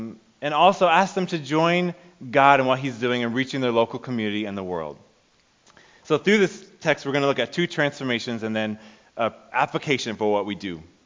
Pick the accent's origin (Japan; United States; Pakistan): Japan; I was born and raised in Japan